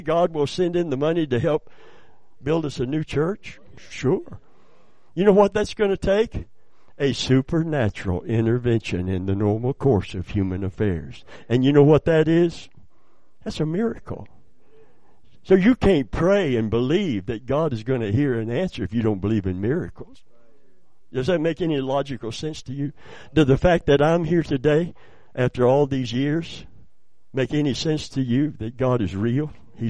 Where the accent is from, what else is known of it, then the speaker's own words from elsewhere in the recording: Kentucky, United States; it's because I'm from Kentucky, and every now and then the Kentucky comes out.